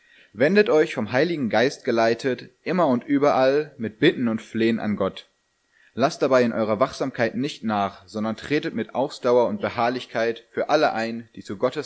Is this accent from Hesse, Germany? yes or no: no; North Rhine-Westphalia, Germany; die Lenne ist für mich so ein Zeichen meiner Heimat, da bin ich auch besonders froh, da drin getauft worden zu sein.